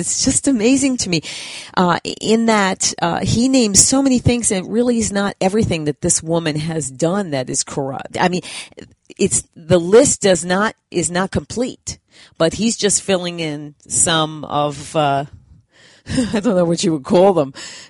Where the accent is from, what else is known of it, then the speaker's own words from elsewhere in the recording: United States; And as an American, I think all Americans that, you know, care about this country